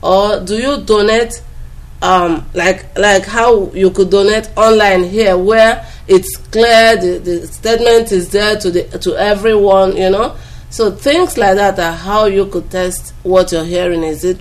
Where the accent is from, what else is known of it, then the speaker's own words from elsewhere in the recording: Nnewi, Anambra, Nigeria; I come from Newi.